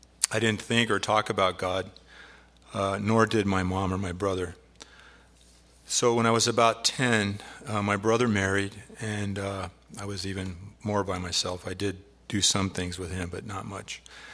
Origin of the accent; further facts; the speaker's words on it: Whittier, California, United States; Well, I grew up in Whittier, California, and my parents divorced when I was 2.